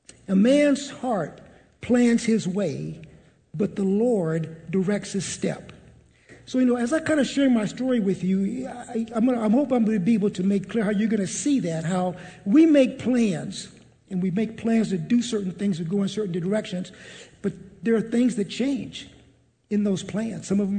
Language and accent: English; Santa Ana, California, United States; So as Joe said, I grew up in Santa Ana. And we kind of grew up in the same area.